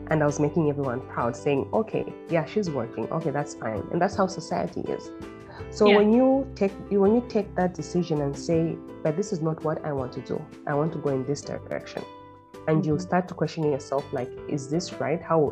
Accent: Lusaka, Lusaka Province, Zambia; I come from Zambia, Lusaka. All the way across the ocean.

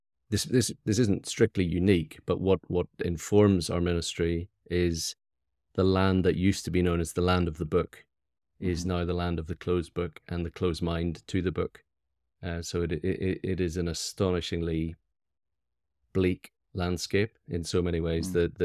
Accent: Tennessee, United States; born there; also born or lived in Ethiopia / Tanzania / Belfast / Ivory Coast; I'm a dual citizen of the United States and United Kingdom of a US passport. I was born in Tennessee while my parents were training to be missionaries.

